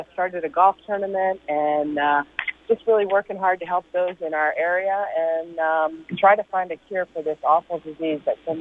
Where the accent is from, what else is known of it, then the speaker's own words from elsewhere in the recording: United States; it made you very proud to be being an American.